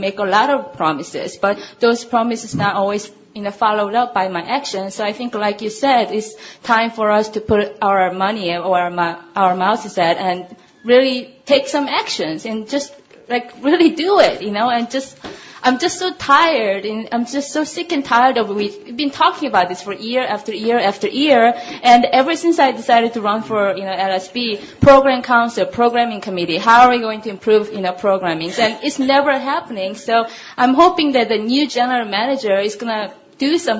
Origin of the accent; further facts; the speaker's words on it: California, United States; I'm from South Bay. You know, I live in San Jose, and I also, you know, spend quite a time, some time in San Mateo County.